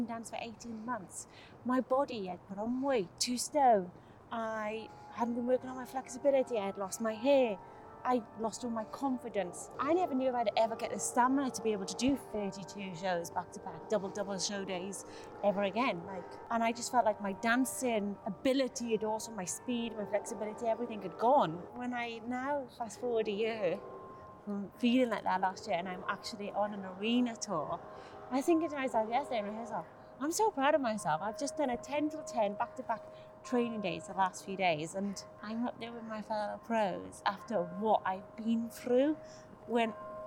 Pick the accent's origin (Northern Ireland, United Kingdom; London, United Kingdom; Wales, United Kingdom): Wales, United Kingdom; No, because I'm a Welsh girl.